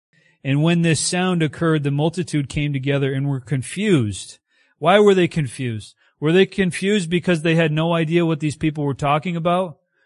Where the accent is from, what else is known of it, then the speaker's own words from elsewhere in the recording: United States; I'm American, so I have like everything, right?